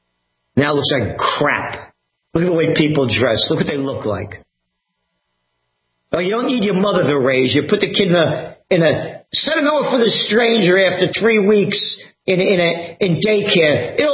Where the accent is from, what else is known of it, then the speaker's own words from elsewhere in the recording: New York City, New York, United States; born there; Well, I was born in the Bronx. I'm a nobody.